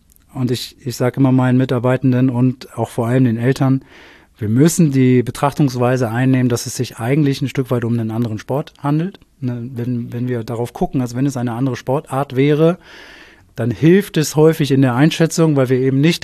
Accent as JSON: {"language": "German", "region": "Hamburg", "country": "Germany", "said": "Also ich komme aus Hamburg, ich habe meine gesamte Fußballsozialisation in Hamburg verbracht."}